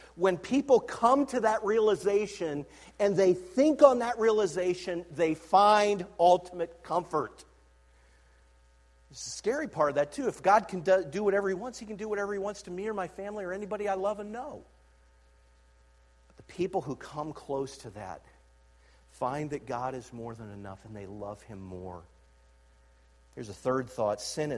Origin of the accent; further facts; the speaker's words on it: Canton, Ohio, United States; Growing up in Canton, Ohio, we lived in Jackson Township.